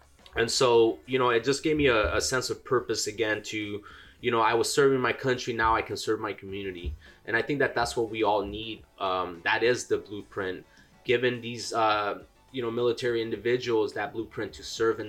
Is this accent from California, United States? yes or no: yes; Los Angeles, California, United States; I'm a U.S. Navy veteran. I grew up in Southeast Los Angeles. My mom was a single parent.